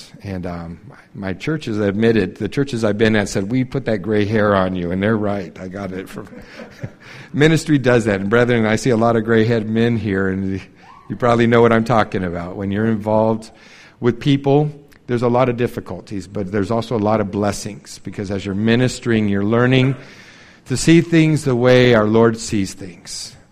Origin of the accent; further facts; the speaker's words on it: Riverside, California, United States; now in Idaho, United States; As Steve was saying, I was born in California. That's why I said I'm not from Idaho. I live in Idaho. I'm from Riverside, California.